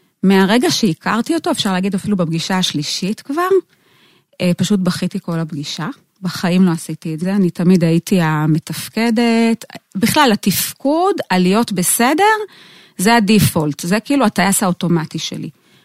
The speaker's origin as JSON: {"language": "Hebrew", "country": "Switzerland", "tie": "born or raised there", "also_born_or_lived": "Netanya / Gush Etzion", "moved": "yes", "lives_now": "Israel", "said": "גדלתי, התחלתי את דרכי בשוויץ, אחרי זה עלינו, הייתי בנתניה, אחרי זה בגוש עציון, אחרי זה בנחלים."}